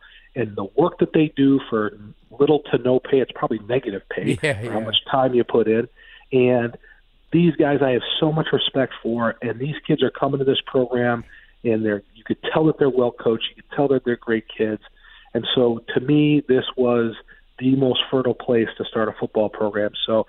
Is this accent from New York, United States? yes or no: no; Cleveland, Ohio, United States; You know, I'm from Cleveland, Ohio, so I can say that.